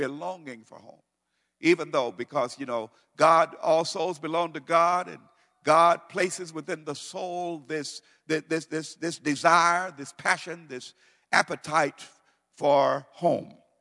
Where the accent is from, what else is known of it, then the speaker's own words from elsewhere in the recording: United States; And I said, "How do you know I'm American?"